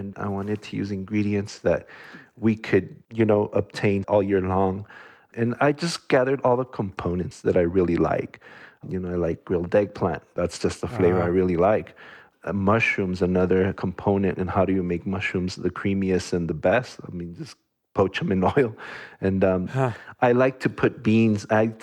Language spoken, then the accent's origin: English; El Paso, Texas, United States; born there; Even though I was born here in El Paso, my parents are from Mexico.